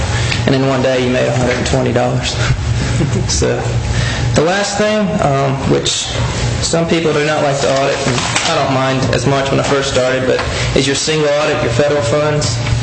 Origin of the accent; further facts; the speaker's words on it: Maryland, United States; I read today, kind of shocked. I grew up in Maryland, and most time I don't see.